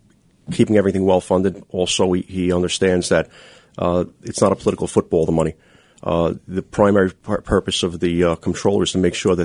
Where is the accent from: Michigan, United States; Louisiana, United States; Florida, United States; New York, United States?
New York, United States; Brooklyn; Sunset Park.